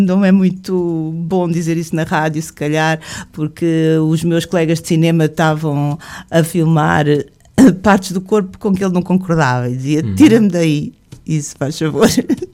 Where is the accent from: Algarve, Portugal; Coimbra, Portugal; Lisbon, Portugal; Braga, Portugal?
Lisbon, Portugal; born there; Eu nasci em Lisboa, andei por vários liceus diferentes durante a minha vida, porque tive que mudar de sítio e de amigos muitas vezes. Frequentei o Liceu do Oeiras, o Liceu Maria Amália, o Liceu Salazar, a Faculdade de Letras de Lisboa, o Conservatório Nacional